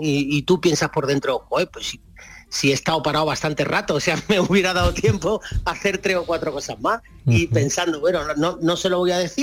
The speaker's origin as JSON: {"language": "Spanish", "town": "Málaga", "region": "Andalusia", "country": "Spain", "said": "el Teatro Cervantes de mi tierra, de Málaga"}